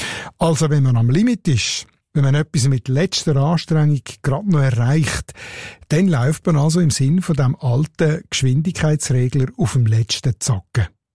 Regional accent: Solothurn, Switzerland; accent: Schwarzbubenland dialect; In meinem Dialekt ist ein Gutzi ein Bonbon, also ein Zucker, ein Zuckerli.

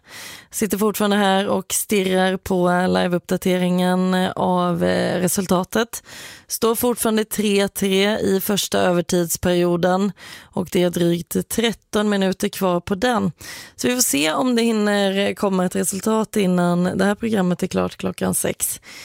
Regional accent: Húsavík, Northeastern Region, Iceland; Och filmens ledmotiv …, min hemstad

